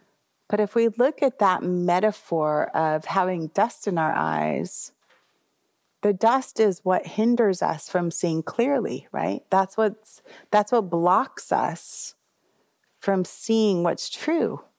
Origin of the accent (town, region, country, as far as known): United States